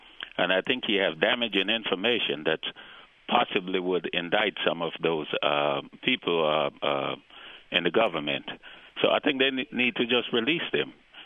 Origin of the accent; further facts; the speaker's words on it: Jamaica; now in Cincinnati, United States; I'm a Jamaican living in Cincinnati, Ohio. And, you know, it's sad what's going on in my country.